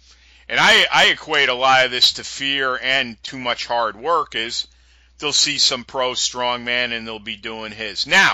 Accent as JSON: {"language": "English", "region": "New York", "country": "United States", "said": "I'm very familiar with that, being a New Yorker."}